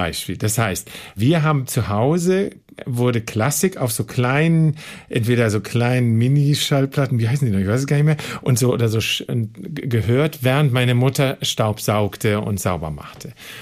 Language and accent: German; Bremen, Germany; born there; Nee, da kommen meine Großeltern her. Ich bin geboren in Bremen.